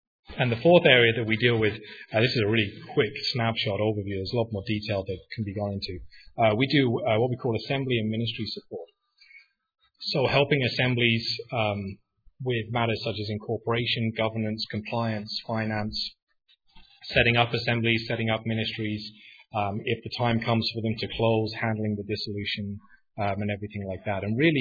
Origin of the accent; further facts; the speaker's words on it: United Kingdom; now in Canada; I'm from Canada, but I'm British. To most Canadians, you guys still think I sound fairly English. Right? To most Americans, I sound Australian, and to my parents, I sound like a disgrace because I don't sound English at all.